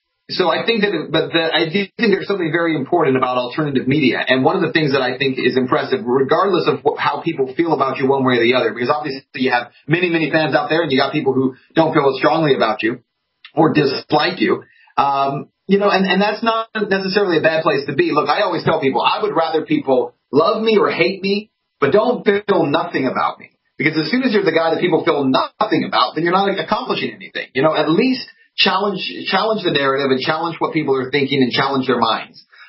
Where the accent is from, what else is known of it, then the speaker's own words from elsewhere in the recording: Texas, United States; I'm from Texas, and I always say you're down in Texas. So now I'm from further west than you are.